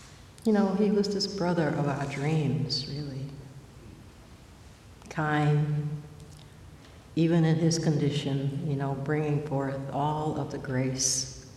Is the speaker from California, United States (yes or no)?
no; Georgia, United States; I grew up in Georgia. And you kind of had to be active to get out of there at the time.